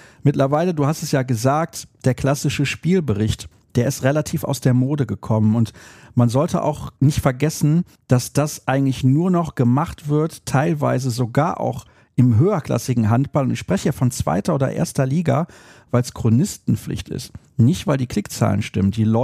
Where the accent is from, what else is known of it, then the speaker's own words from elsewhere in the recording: Solingen, North Rhine-Westphalia, Germany; Und in meiner Heimatstadt in Solingen gab es dann immer, ich glaube dienstags, einen Überblick über den Amateurhandball